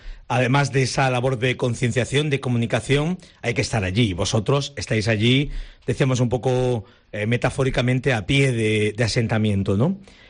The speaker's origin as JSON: {"language": "Spanish", "town": "Adra", "region": "Andalusia", "country": "Spain", "said": "Yo conocía la parte, porque soy de Adra, conocía la parte de El Ejido, conocía la parte de Roquetas"}